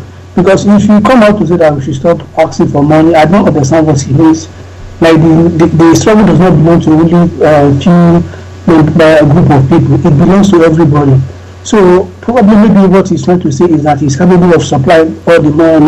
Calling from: Ukraine; I'm calling from Ukraine.

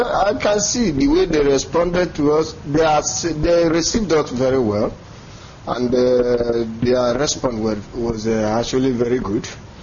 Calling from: Vienna, Austria; I'm calling from Vienna, Austria.

